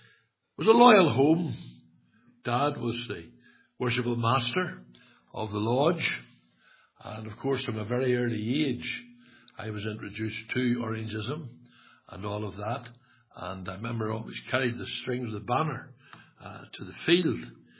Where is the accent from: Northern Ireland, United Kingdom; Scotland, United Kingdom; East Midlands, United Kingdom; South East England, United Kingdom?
Northern Ireland, United Kingdom; I was born in Taggart Bay. Yes, you've heard of the Shankill, I'm sure, in Sandy Row. Well, the bay is the most loyal part of all, said I. And I was born and raised there.